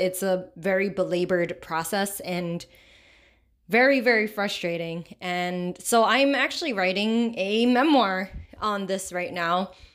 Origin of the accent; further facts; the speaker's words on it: United States; born there; I am based in Queens, New York, and I am Chinese American. I speak English. English is the only language I'm fluent in.